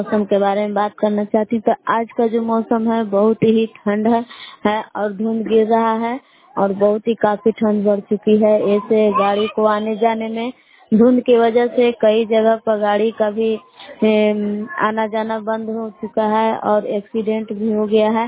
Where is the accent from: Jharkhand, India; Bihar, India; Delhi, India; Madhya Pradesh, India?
Bihar, India; Bilas; मैं ग्राम बिलास जिला कैमूर के निवासी हूँ।